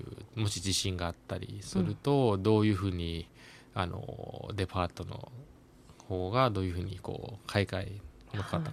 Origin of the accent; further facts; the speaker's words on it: Thailand; now in Japan; 防災のことを長年やってる日本に住んでるタイ人として、なんかこう、貢献しなきゃいけないなと思ってて